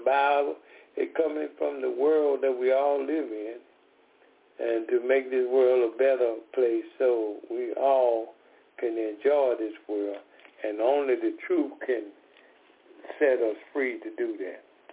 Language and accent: English; Decatur, Georgia, United States; And we are from Decatur, Georgia.